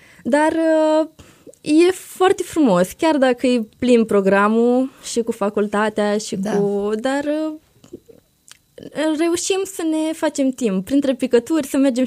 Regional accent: Botoșani, Botoșani County, Romania; Tot așa nu sunt din Iași. De unde sunt? Ești? Din Botoșani.

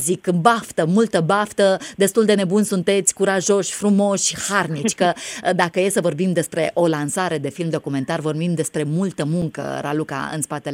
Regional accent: Vaslui, Vaslui County, Romania; Eu sunt fată din Vaslui

